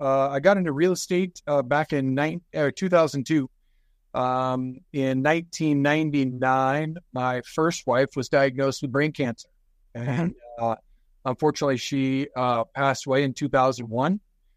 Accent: the South, United States; And because we're from the South, right? I went to University of Alabama. My parents are from Birmingham and Gadsden, Alabama. So I was out here living in the West, and we're Southern people, right?

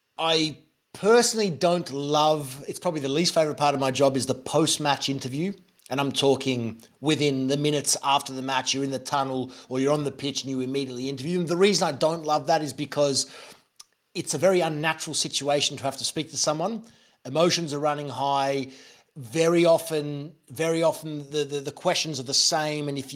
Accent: Australia; Growing up in Australia, we're on the other side of the world from all of this

